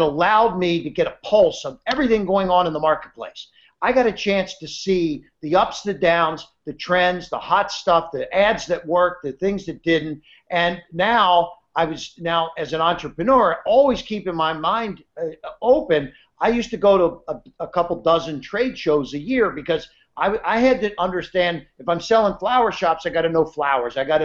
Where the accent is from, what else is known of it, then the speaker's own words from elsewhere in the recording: United States; I said, look, I'm this guy from America filling all the airwaves over there with these late night TV shows